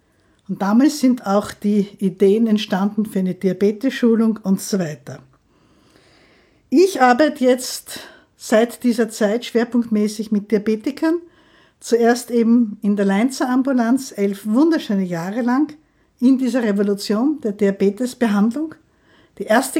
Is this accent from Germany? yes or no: no; Graz, Styria, Austria; now in Vienna, Austria; Ich bin eigentlich gar keine Wienerin, aber ich liebe diese Stadt. Ich komme aus Graz, habe in Wien dann fertig studiert